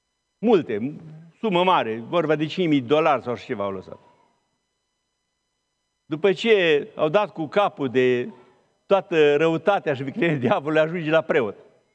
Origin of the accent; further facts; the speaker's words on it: Bucovina, Romania; now in Sibiu, Romania; eu sunt din Bucovina, dar locuiesc la Sibiu de mult, de viață.